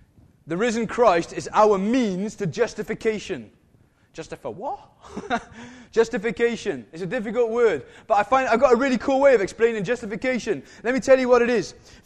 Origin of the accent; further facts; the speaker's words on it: Wales, United Kingdom; I'm Welsh.